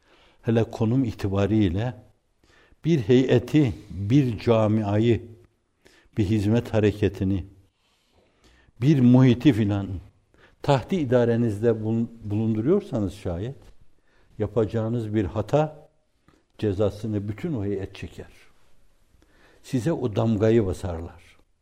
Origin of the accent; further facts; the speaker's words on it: Erzurum, Turkey; Ben Erzurumluyum.